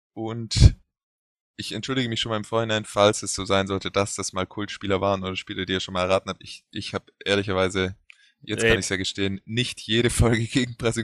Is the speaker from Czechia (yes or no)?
yes; Czechia; Ich komme aus Tschechien.